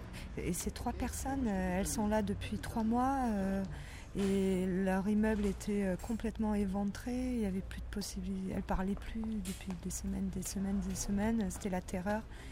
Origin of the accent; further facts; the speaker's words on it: Digne-les-Bains, Provence-Alpes-Côte d'Azur, France; Puis je disais d'où je venais, moi, de Digne-les-Bains.